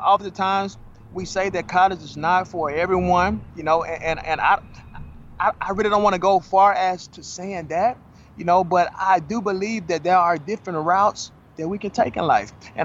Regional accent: Mississippi, United States; moved away as an adult; also born or lived in Memphis; now in Atlanta, United States; I was born in Memphis, right? So I grew up in Mississippi. I went to college in Jackson, Mississippi.

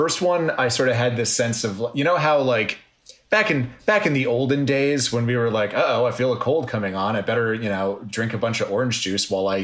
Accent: Washington, District of Columbia, United States; I went back to my hometown to DC, saw my family

